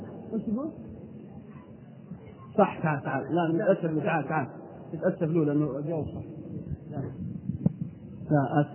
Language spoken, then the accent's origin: Arabic; Unaizah, Al-Qassim, Saudi Arabia; وبالرياض عندنا وفي بلدنا القصيم حنيزة